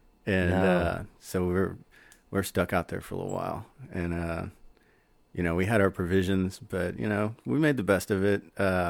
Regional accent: Galveston, Texas, United States; I'm from Galveston. I was born in Galveston, yeah.

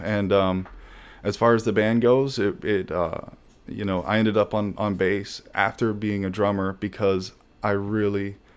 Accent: Norfolk, Virginia, United States; also born or lived in Phoenix; Right next to Virginia Beach area, nice. Southeast side of the state.

